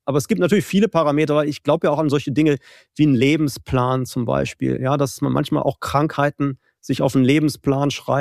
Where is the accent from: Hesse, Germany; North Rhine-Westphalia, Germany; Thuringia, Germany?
North Rhine-Westphalia, Germany; Essen; Es gibt auch da noch aus meinem Heimatort von der Uniklinik Essen eine interessante Untersuchung.